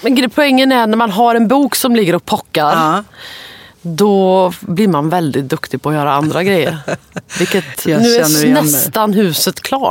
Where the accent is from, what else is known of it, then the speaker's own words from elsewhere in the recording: Karlstad, Värmland, Sweden; now in Stockholm, Sweden; Jag fyllde 39 i somras. Jag kommer från Karlstad från början och bott i Stockholm ganska länge nu.